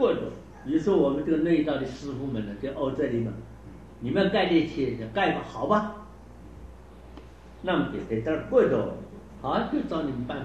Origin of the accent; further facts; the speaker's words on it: South China, China; 我们中国人啊，北方讲究院子，大车可以开进来。我们南方啊，我们南方叫庭院或者天井。